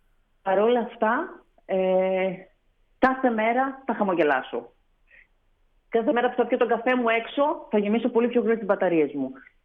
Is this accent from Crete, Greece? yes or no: no; Attica, Greece; γιατί εγώ είμαι από Αττικής